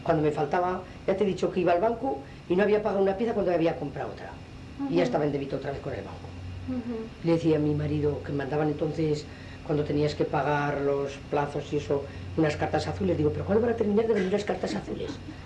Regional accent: La Rioja, Spain; Es que los que somos de La Rioja nos pertenece a Zaragoza.

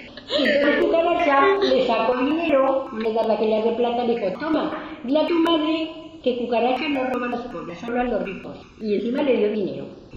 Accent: Madrid, Community of Madrid, Spain; yo soy de Madrid.

